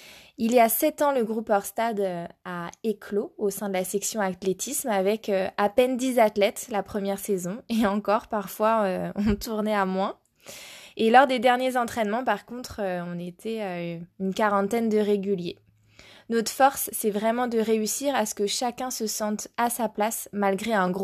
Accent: Grand Est, France; now in Paris, France; j'ai 29 ans, je viens d'Alsace. Je suis à Paris depuis 6 ans maintenant.

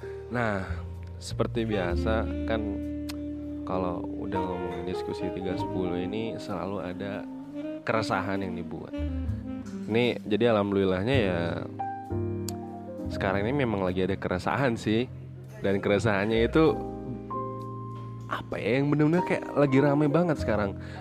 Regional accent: Kalimantan, Indonesia; Itu sama-sama perantauan sebenarnya. Bedanya cuma beda daerah aja. Aku rumahnya di Kalimantan

